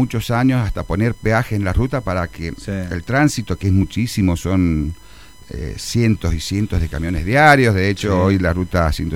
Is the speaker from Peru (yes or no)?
no; Los Berros, San Juan, Argentina; a pesar de que yo vengo de Los Berros